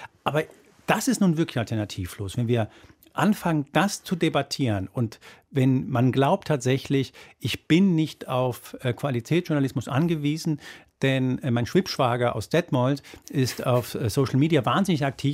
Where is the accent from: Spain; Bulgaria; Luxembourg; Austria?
Spain; German is a second language; seit neuestem auch aus meinem Heimatland Spanien